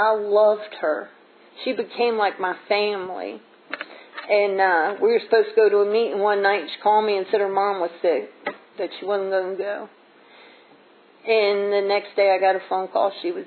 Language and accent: English; Bronx, New York, United States; I come from the Bronx, New York, from nothing, you know.